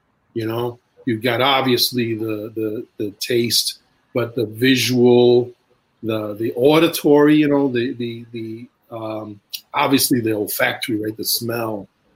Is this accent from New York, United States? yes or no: yes; New York City, New York, United States; I grew up in East Harlem, so for me, absolutely.